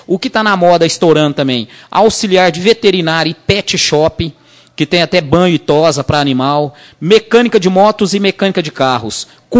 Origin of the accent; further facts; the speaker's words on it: Uberlândia, Minas Gerais, Brazil; Mineiro de Uberlândia, uai.